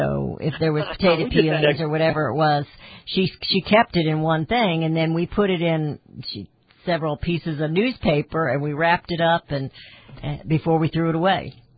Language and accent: English; Kansas City, Missouri, United States; Yeah, well, I grew up in Kansas City area, and we didn't sort it out like that.